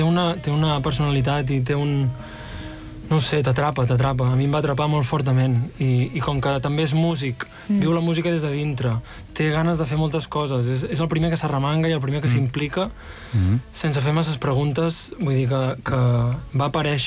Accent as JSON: {"language": "Catalan", "town": "Navarcles", "region": "Catalonia", "country": "Spain", "tie": "born or raised there", "also_born_or_lived": "Manresa", "said": "em sento de Manresa, em sento manresà perquè vaig néixer a Manresa, però quan tenia 5 anys vam anar a viure a Navarcles, que està al costat. És un poble molt petit, però sempre he fet vida a Manresa"}